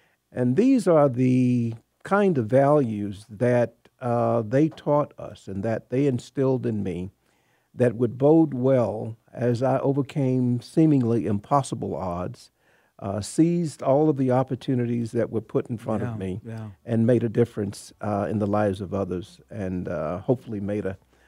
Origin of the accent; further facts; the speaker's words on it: the South, United States; Well, you know, growing up in the Jim Crow South was very, very hard.